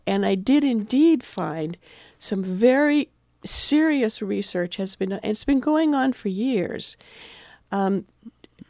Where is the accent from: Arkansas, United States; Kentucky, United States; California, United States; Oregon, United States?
Oregon, United States; Portland; now in Astoria, United States; it came from a neighborhood in my hometown of Portland.